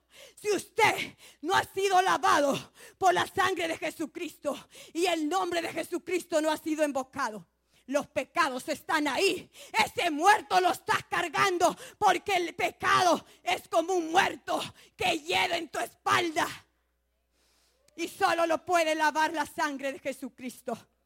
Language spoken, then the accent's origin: Spanish; El Salvador; moved away; cuando yo vine del Salvador, yo creía en tres dioses